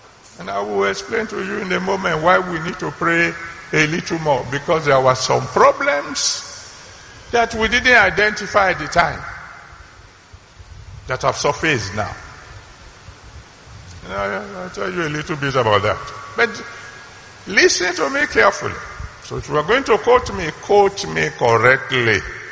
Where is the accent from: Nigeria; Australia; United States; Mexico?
Nigeria; as a Nigerian, every one of you, you are all Nigerians